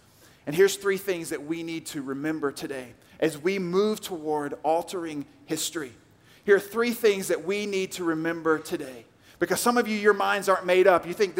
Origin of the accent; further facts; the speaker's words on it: Louisville, Kentucky, United States; now in New York City, United States; I grew up in Louisville, Kentucky. My wife is from Clemson, South Carolina. We met at Middle Tennessee State University, spent time in Atlanta, Georgia